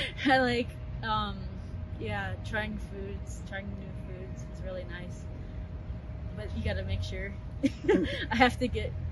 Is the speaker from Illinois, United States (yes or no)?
yes; Illinois, United States; I'm not from Chicago.